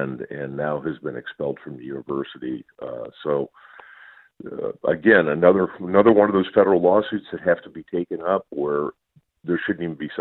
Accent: Minnesota, United States; In my home state where I'm at in Minnesota

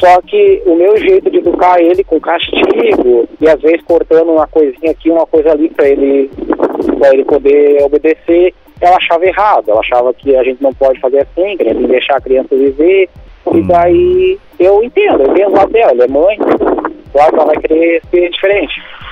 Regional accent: Triunfo, Rio Grande do Sul, Brazil; Sou de Triunfo.

